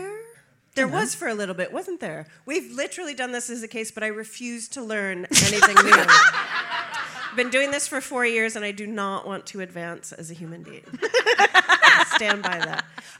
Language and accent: English; United States; No, because I'm American. I'm getting all that cheap cheese and it's fine.